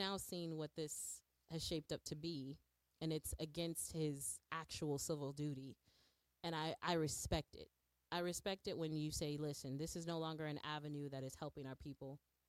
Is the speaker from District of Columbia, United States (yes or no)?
no; Illinois, United States; Until my home state of Illinois came with it.